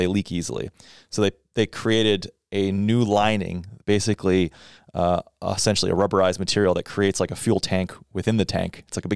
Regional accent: Texas, United States; I grew up in Texas. I'm allowed to say that.

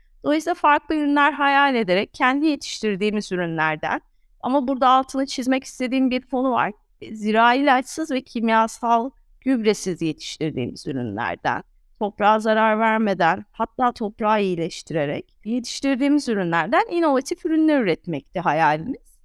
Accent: Antalya, Turkey; Antalyalıyım ben, babaannem çiftçi.

